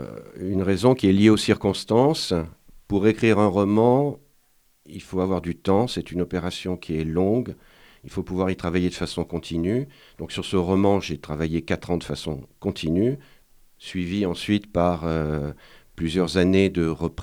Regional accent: Grenoble, Auvergne-Rhône-Alpes, France; born there; Je suis né à Grenoble.

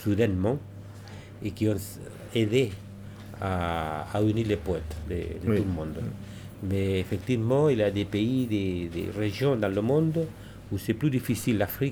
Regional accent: Chile; Oui, et ça a été plus facile pour l'Amérique latine, puisque je viens de Chili.

